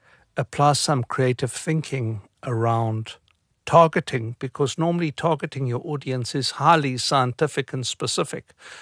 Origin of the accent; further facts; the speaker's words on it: Port Elizabeth, Eastern Cape, South Africa; And I remembered growing up in Port Elizabeth, which is where I'm from